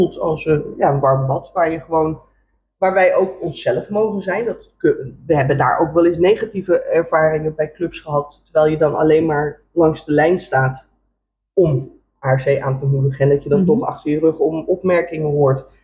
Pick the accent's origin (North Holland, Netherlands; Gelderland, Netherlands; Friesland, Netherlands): North Holland, Netherlands; Amsterdam; want wij komen uit Amsterdam.